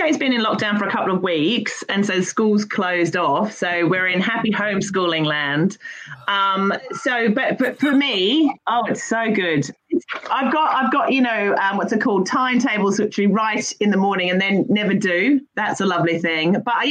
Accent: Australia; now in London, United Kingdom; As an Aussie in London, I have like friends 24/7.

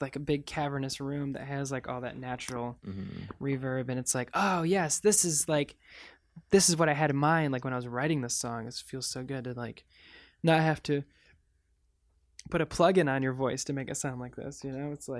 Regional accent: Michigan, United States; Maybe it's growing up in Michigan with like, you know, the like Lake Michigan and just kind of like openness

